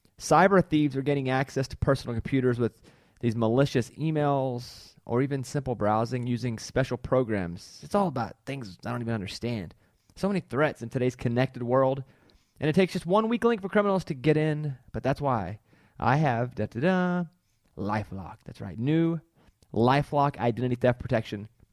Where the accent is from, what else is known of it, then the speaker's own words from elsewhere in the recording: Mount Pine, Arkansas, United States; I used to go to a place called Bonanza in Hot Springs, Arkansas. That was town. I was from Mount Pine, 700 mm-hmm. people. You had to go to town to get town stuff